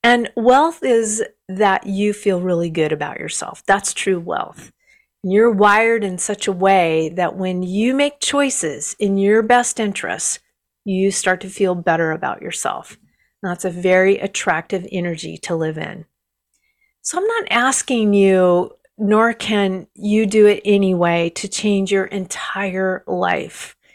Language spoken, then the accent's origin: English; United States; I grew up in the United States. My mom would come down and go, "Rise and shine … " My bedroom was downstairs.